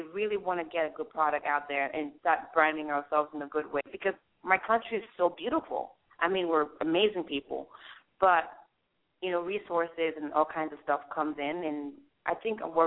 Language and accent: English; Cameroon; I'm from Cameroon. It's in Central Africa.